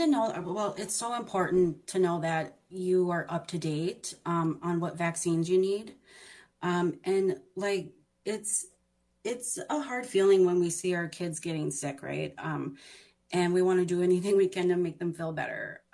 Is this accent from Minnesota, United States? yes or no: yes; Minneapolis, Minnesota, United States; I'm enrolled in White Earth Reservation here in Minnesota. Born and raised in South Minneapolis, still a South Minneapolis resident.